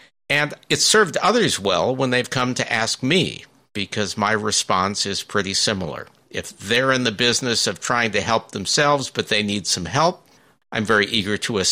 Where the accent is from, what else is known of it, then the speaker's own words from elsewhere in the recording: North Hollywood, California, United States; I grew up in a suburb of Los Angeles, North Hollywood, to be specific.